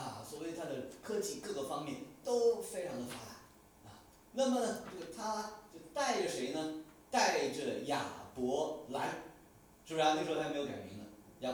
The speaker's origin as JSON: {"language": "Chinese", "region": "New York", "country": "United States", "said": "纽约早年也被人瞧不起，啊，也有地域歧视，管我们纽约人叫什么呢 ？Yankees 啊，洋基"}